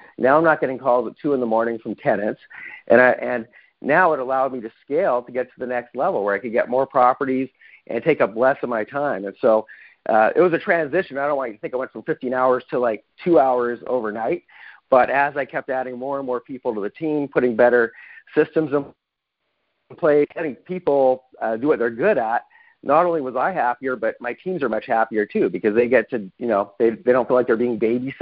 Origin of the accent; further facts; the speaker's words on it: Calgary, Alberta, Canada; now in United States; I'm originally from Calgary, Canada, and I was only investing in Canada back at the beginning of my career.